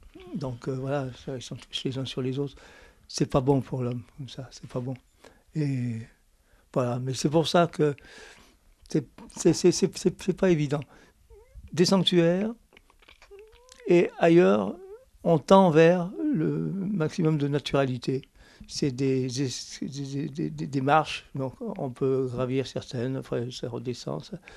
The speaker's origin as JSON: {"language": "French", "town": "Lyon", "region": "Auvergne-Rhône-Alpes", "country": "France", "said": "Moi je suis lyonnais, on allait en Ardèche et surtout en Haute-Loire."}